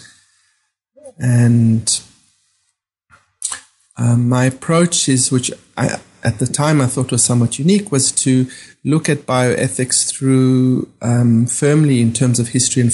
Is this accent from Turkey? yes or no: no; South Africa; growing up in South Africa, and being trained as a doctor in South Africa